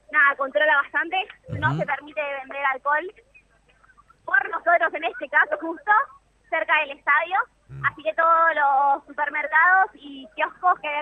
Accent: Argentina; la furia argentina nos supera y lo único que vamos a ver es nuestro país, nuestra cultura acá representada

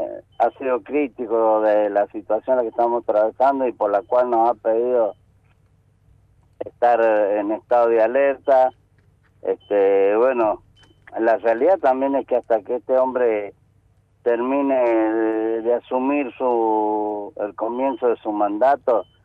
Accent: Argentina; yo creo que como argentino

